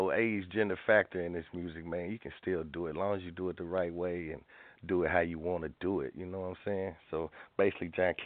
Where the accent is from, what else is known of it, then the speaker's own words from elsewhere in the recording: Bardstown, Kentucky, United States; Bardstown, Kentucky. It's like south of Louisville, Kentucky. So, you know, man, we got a lot of cats in my hometown